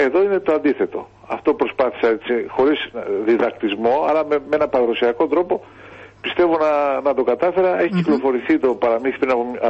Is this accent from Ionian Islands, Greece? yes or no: yes; Meganisi, Ionian Islands, Greece; εγώ μεγάλωσα στο Μεγανήσι της Λευκάδας, σε ένα μικρό νησάκι.